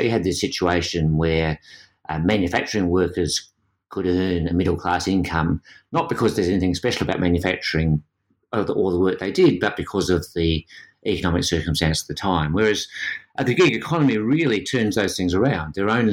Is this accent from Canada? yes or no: no; Australia; But in this context, being an Australian gives you a different perspective.